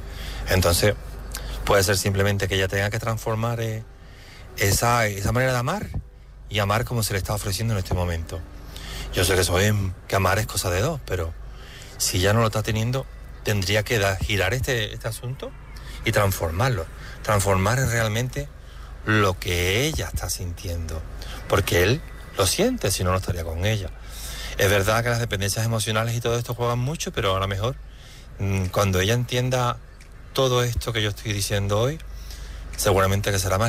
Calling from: Seville, Andalusia, Spain; de Sevilla y llamo para opinar sobre el tema de esta noche

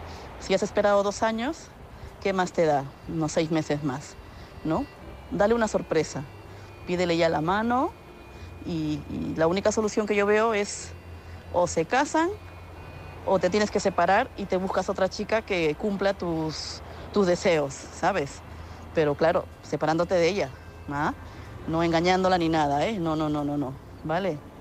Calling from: Madrid, Community of Madrid, Spain; de Madrid.

